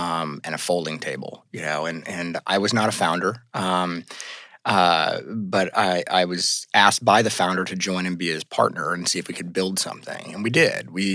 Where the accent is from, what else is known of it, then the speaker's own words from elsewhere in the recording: California, United States; I grew up in the Bay Area.